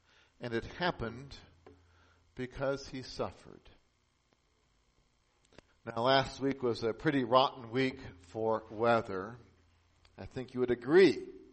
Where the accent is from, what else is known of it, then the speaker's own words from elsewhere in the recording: Nebraska, United States; you've also heard about the tremendous flooding that's taking place in my home state of Nebraska.